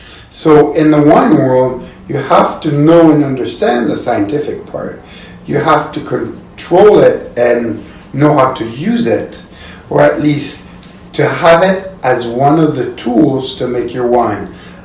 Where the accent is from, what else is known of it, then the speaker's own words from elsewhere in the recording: Lausanne, Vaud, Switzerland; I was born and raised in Switzerland.